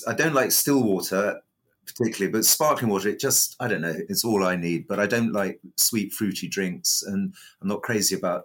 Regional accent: Brighton, South East England, United Kingdom; Well, I helped set up Brighton Gin in my hometown, and I'm not involved anymore.

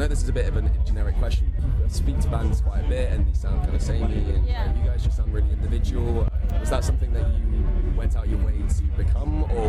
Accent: Manchester, North West England, United Kingdom; I'm from Manchester.

